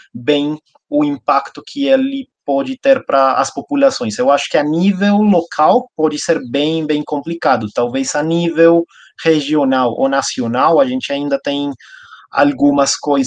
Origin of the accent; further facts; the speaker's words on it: Colombia; Portuguese is a second language; moved away as an adult; now in Brazil; eu acho que já você percebeu que meu sotaque é bem marcante. Então, eu não sou brasileiro, eu sou natural da Colômbia. Eu me formei como médico veterinário lá na Universidade de La Salle, em Bogotá. Depois, eu cheguei aqui no Brasil em 2015.